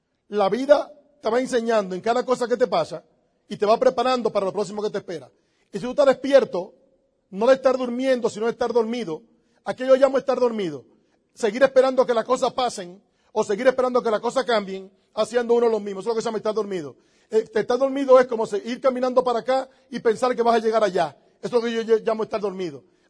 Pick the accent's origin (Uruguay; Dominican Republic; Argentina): Dominican Republic; venimos de República Dominicana.